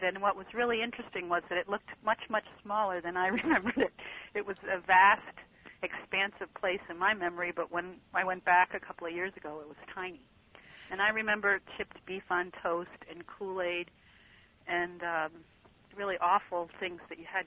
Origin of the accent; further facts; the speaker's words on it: New York, United States; I grew up near New York City, and I went up there a couple of summers, and they had horses.